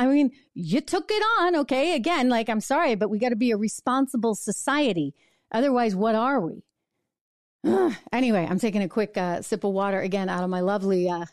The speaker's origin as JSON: {"language": "English", "region": "New Hampshire", "country": "United States", "tie": "born or raised there", "said": "comes from General John Stark, out of New Hampshire, my home state."}